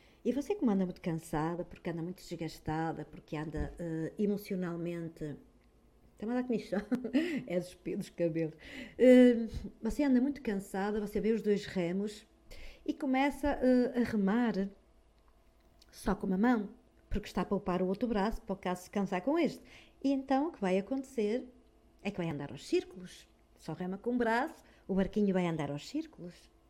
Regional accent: Norte, Portugal; Eu de vez em quando troco os Bs pelos Vs porque eu sou do Norte, não é?

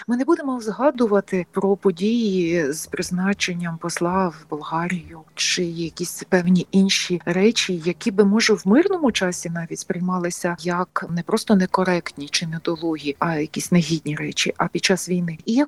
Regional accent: Lviv, Lviv Oblast, Ukraine; в моєму рідному Львові

